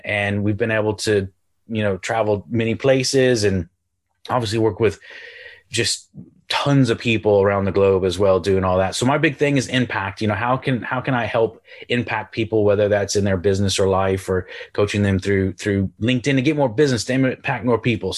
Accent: Houston, Texas, United States; moved away as an adult; also born or lived in Ireland; now in United Kingdom; Yes, my accent is confused. I'm originally from Houston, Texas. I moved to the Republic of Ireland on the west coast of Ireland near Galway about 16 years ago. And then I live in the north of England now.

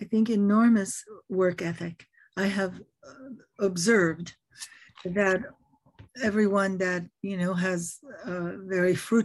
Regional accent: Paris, Île-de-France, France; Oh, well, you know, I grew up in Paris in France, and I was always reading lots of books

